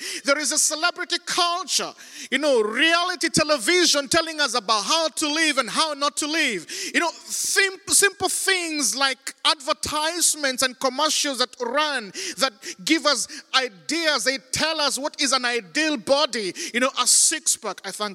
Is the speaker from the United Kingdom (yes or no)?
no; Kenya; I grew up in Kenya, I know, but now you have known that. And I remember growing up in the 1980s, there was only one TV station in Kenya.